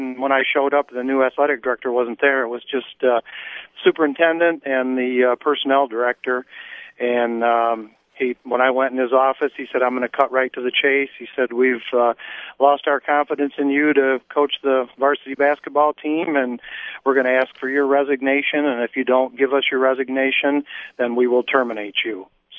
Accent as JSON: {"language": "English", "town": "Grand Ledge", "region": "Michigan", "country": "United States", "tie": "born or raised there", "said": "And I grew up in Grand Ledge, born and raised here, played ball in Grand Ledge and went to school here"}